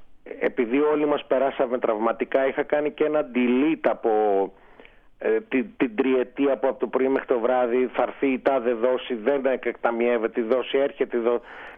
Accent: Crete, Greece; θυμηθήκαμε ότι είμαστε και δύο από την Κρήτη

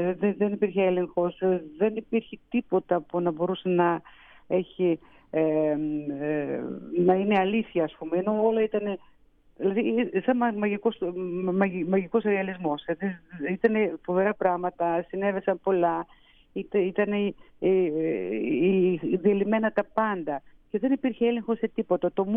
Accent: Russia; now in Greece; ως Ελληνίδα που κατάγομαι από τη Ρωσία, ζω στην Ελλάδα 30 χρόνια

